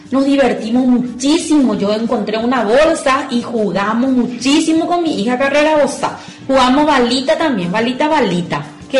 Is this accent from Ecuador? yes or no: no; Paraguay; nosotros sabemos como paraguayos que tenemos muchas y tenemos que estar orgullosos de las mismas